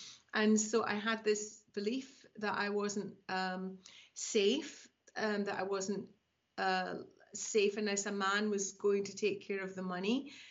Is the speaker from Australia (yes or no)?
no; Zimbabwe; born there; I was born in Rhodesia, which is now called Zimbabwe, and my mum and dad were both from Glasgow in Scotland.